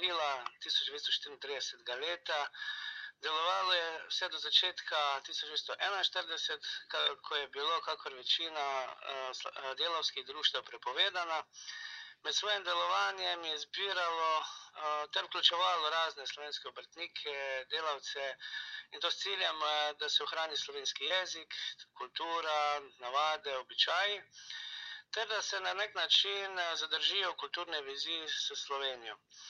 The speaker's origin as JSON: {"language": "Slovenian", "town": "Rogaška Slatina", "region": "Savinja", "country": "Slovenia", "moved": "as an adult", "lives_now": "Sarajevo, Bosnia and Herzegovina", "said": "Drugače sem iz Rogaške Platine. V Sarajevo sem prišel leta 2010, čeprav me že prej večkrat službeno pot zanesla v Bosnu in Hercegovino."}